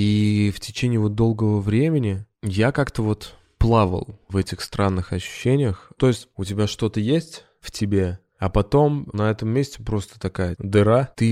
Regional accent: Ulyanovsk, Ulyanovsk Oblast, Russia; moved away as an adult; now in Moscow, Russia; Я из Ульяновска, я переехал в Москву достаточно поздно, в 24 года.

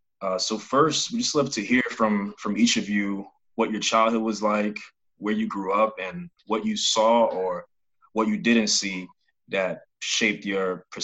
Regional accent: Brooklyn, New York, United States; I grew up in Brooklyn. I've been out here about 3 years.

